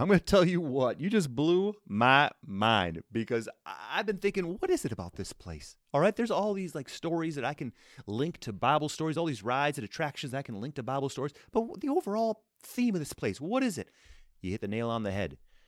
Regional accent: Florida, United States; I grew up in Florida.

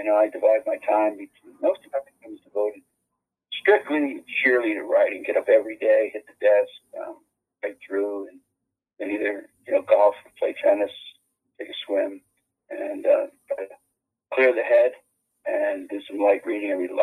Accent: Bray, Pennsylvania, United States; born there; I was born in Bray, Pennsylvania. It's on the North Board. It's in northeastern Pennsylvania, coal and industrial town and steel town. Grew up in a working class neighborhood.

